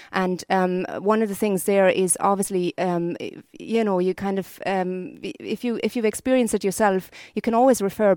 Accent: Hesse, Germany; English is a second language; now in Ireland; you might hear the accent, I'm actually not Irish myself. So I'm originally from Germany, close to Frankfurt

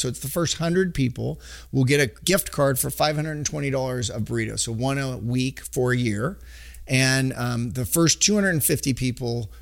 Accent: Sacramento, California, United States; I'm not from there, and I don't know where the good parts are, and I'm from Sacramento.

